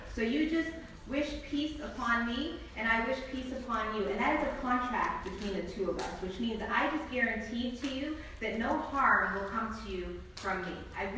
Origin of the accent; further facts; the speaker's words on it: Hartford, Connecticut, United States; I'm from Hartford, Connecticut, so I really like the fact that now that I live here, I can use the word y'all and not get laughed